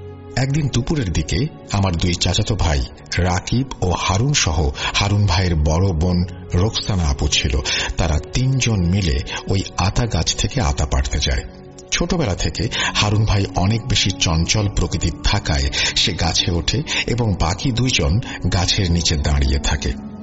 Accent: Shailkupa, Khulna Division, Bangladesh; also born or lived in Dhaka; আমাদের গ্রামের বাসা ঝিনাইদহ জেলার শৈলকুপা পৌরসভার কাজীপাড়া গ্রামে। সময়টা 2006-07 সালের দিকে, তখন আমরা পরিবার সহ ঢাকাতে থাকতাম।

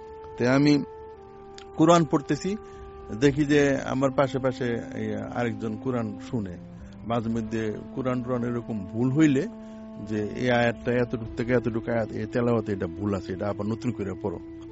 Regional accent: Monohardi, Dhaka Division, Bangladesh; আমাদের দেশে বেরিয়ে বলিনি নরসিংদী মনোহরদি, তো এটা আমাদের গ্রামে বেরিয়ে মনোহরদির একটা ঘটনা

